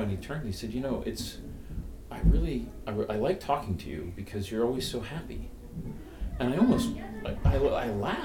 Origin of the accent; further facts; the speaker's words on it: East Coast, United States; Because I grew up on the East Coast, and fall on the East Coast is a symphony of color.